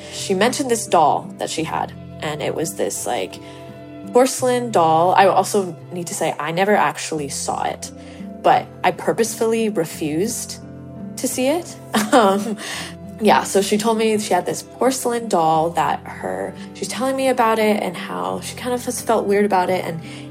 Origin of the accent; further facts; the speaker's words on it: Alberta, Canada; I'm 23 from Alberta.